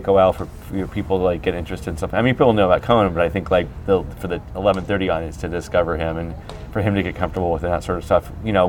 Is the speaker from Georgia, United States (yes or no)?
yes; Atlanta, Georgia, United States; In Atlanta.